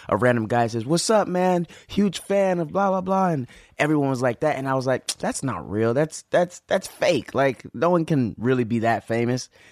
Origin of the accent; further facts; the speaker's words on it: Toronto, Ontario, Canada; I'm from Toronto.